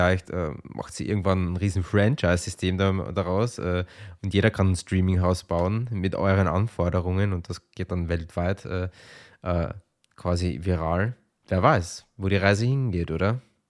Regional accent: Vienna, Austria; Ich komme aus Wien.

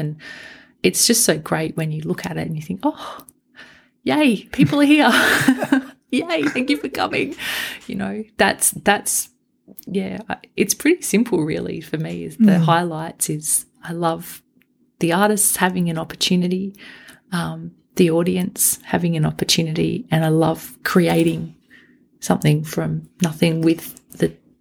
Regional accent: Canberra, Australian Capital Territory, Australia; growing up in Canberra and then moving away for, you know, a period of time, and then being able to come back

